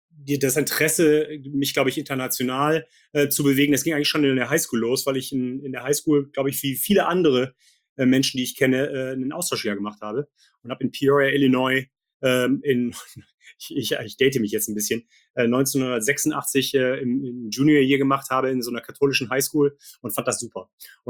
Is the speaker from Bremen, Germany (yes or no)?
no; Cologne, North Rhine-Westphalia, Germany; moved away; Ja, ich bin schon im Kölner Raum groß geworden und bin auch Karnevalist und so weiter und auch FC Köln-Fan.